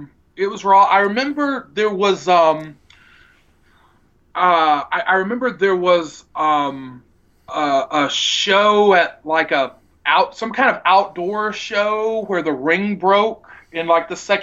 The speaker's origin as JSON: {"language": "English", "town": "Greensboro", "region": "North Carolina", "country": "United States", "tie": "born or raised there", "said": "I grew up outside of Greensboro, and in 94, a local promotion started running shows in around like Greensboro, Asheboro, Burlington, little towns on the outskirts of Greensboro."}